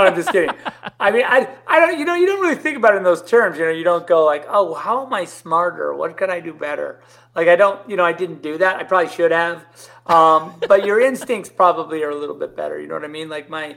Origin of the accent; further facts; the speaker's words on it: California, United States; Like, I'm not, like, if I was from Italy, I'd say, you know, I eat Italian food, but I'm from Southern California. So that's the food.